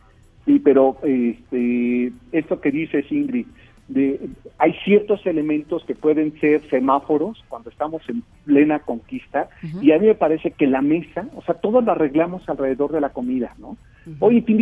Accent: Mexico City, Mexico; los que somos de la Ciudad de México, no se come lo mismo en el centro de la ciudad que en Xochimilco

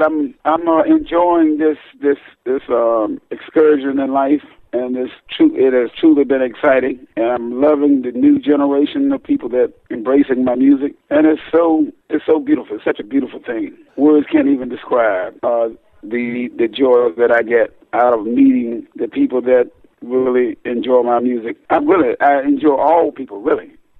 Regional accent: Wilson, North Carolina, United States; born there; I was born in Wilson, actually Greene County, North Carolina.

